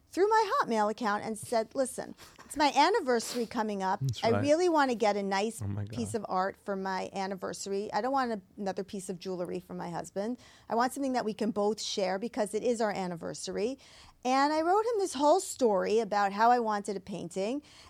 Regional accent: Great Neck, New York, United States; I'm a housewife from Great Neck

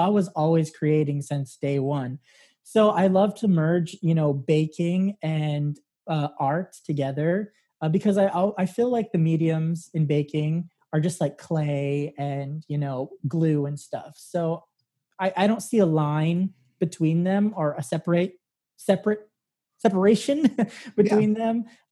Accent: Santa Fe, New Mexico, United States; Santa Fe, New Mexico.

